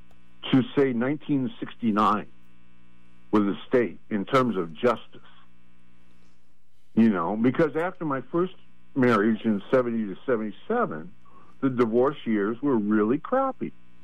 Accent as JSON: {"language": "English", "town": "Oakland", "region": "California", "country": "United States", "tie": "born or raised there", "also_born_or_lived": "Berkeley", "said": "Okay, so once upon a time, I was born in Berkeley, raised in Oakland. And then the thing happened that out of high school, Oakland High School, Oakland"}